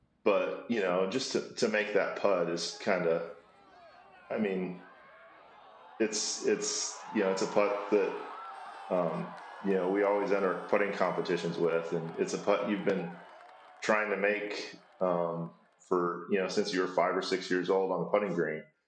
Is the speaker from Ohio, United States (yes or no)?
no; Nebraska, United States; And growing up in Nebraska, we just didn't get exposed to that, much growing up, when I was a kid.